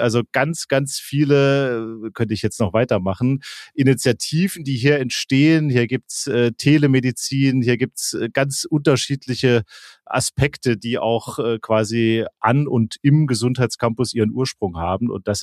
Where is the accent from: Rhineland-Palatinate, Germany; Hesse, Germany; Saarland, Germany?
Saarland, Germany; ich komme aus dem Saarland, das stimmt auch, ja, da bin ich geboren, da ging ich auch zur Schule, ja, aber, kannst du gar nicht wissen, ja, mein Elternhaus steht just in Rheinland-Pfalz, nämlich genau an der Grenze zum Saarland